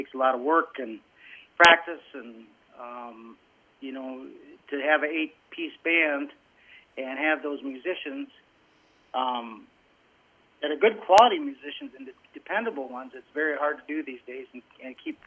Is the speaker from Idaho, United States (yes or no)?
no; Marshfield, Wisconsin, United States; also born or lived in Hawaii / California / Texas / Illinois; I was born in Marshfield, Wisconsin, but my dad was in the Navy for 17 years, so we traveled a lot when we were kids. We lived in Hawaii and California and Texas and Illinois and kind of all over until I was about 12, 13 years old, and we moved back here.